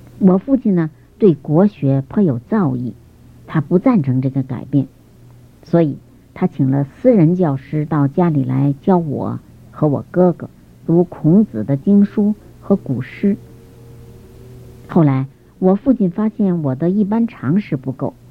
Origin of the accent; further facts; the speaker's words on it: Beijing, China; also born or lived in Fuzhou; 我是在福州出生的，那是中国南部的一个沿海的城市。在我4岁的时候，我的家就搬到北京去了。